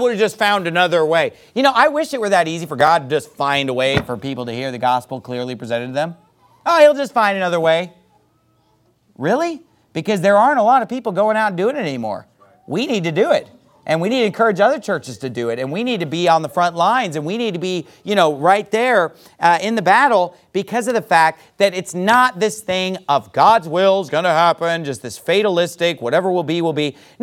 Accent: Sacramento, California, United States; That was my hometown in Sacramento. Or, you know, hey, California, that's right in our backyard

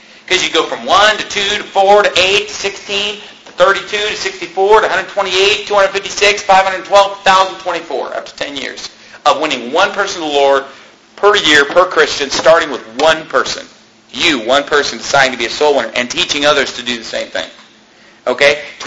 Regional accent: Sacramento, California, United States; Well, I'm from Sacramento, and they have cable access in Chicago.

